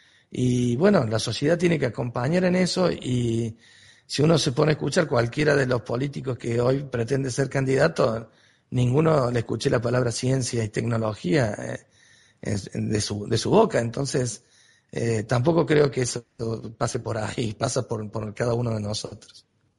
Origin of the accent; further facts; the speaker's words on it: Argentina; como nosotros, como Argentina, lo podríamos usar, aunque sea para nosotros